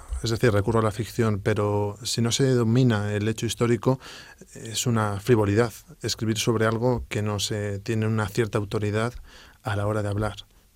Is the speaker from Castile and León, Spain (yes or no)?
no; Talavera de la Reina, Castilla-La Mancha, Spain; soy de Toledo, de Talavera de la Reina, la ciudad de la cerámica.